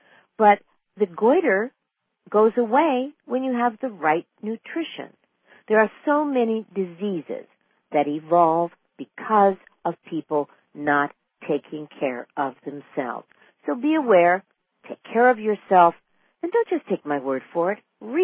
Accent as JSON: {"language": "English", "region": "Pacific Northwest", "country": "United States", "said": "In fact, most of the time, we'll tell people when we're from the Pacific Northwest that you don't grow old in the Pacific Northwest, you rust."}